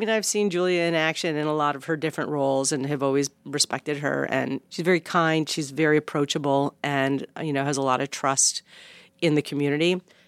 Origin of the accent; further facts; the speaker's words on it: Buffalo, New York, United States; I am originally from Buffalo, New York. Go Bills.